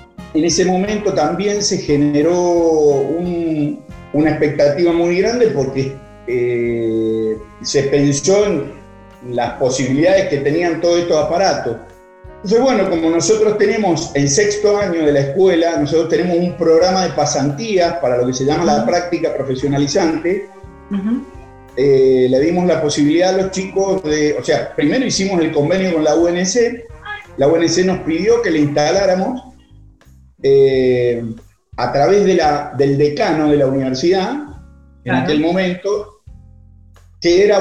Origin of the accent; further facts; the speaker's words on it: Mendoza, Argentina; Nosotros somos el Valle de Uco, plena zona vitivinícola.